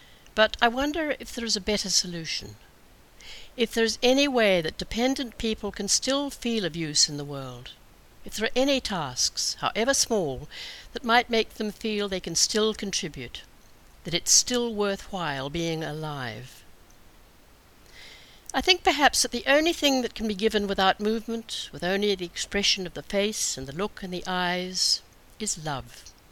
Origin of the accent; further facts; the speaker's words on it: New Zealand; I was away from New Zealand for 7 years, and may never have returned at all if she hadn't become very frail. When I came back, my mother was still living in her comfortable flat in Christchurch.